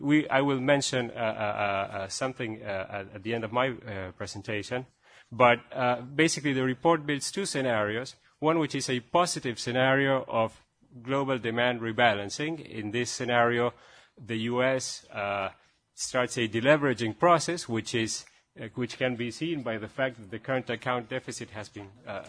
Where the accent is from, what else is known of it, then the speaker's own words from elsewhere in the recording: Argentina; And I'm from Argentina.